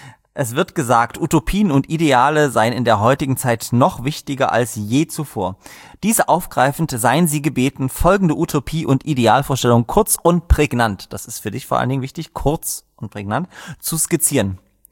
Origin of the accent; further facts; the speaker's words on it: Dresden, Saxony, Germany; Ich komme auch aus Dresden